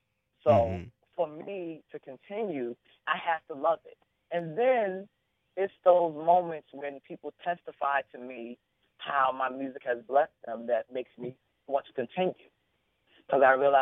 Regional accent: Brooklyn, New York, United States; I'm from Brooklyn. I'm a church boy.

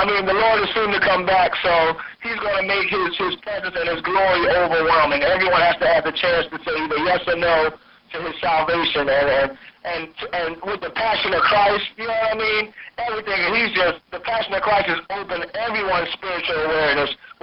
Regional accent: New Jersey, United States; I'm from Jersey. Let's get that straight. I am from New Jersey

